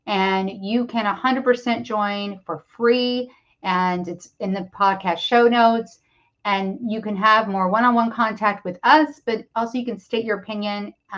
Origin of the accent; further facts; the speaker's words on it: Birmingham, Alabama, United States; also born or lived in Los Angeles, United States; we're live streaming from Birmingham, Alabama, where I went to high school and Edward moved here to be with me. And I moved back here after living in Los Angeles over 20 years. So, and I'm kind of from the Southeast.